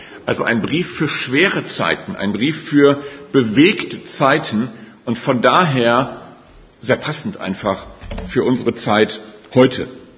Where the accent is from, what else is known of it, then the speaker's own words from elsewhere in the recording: Gummersbach, North Rhine-Westphalia, Germany; Ich komme aus Gummersbach, gehe dort in die Gemeinde in Gummersbach-Dümmlinghausen